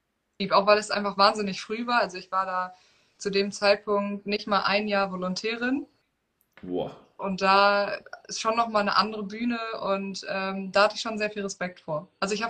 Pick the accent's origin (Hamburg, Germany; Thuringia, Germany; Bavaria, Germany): Hamburg, Germany; Ja, nee, ich komme ja aus Hamburg.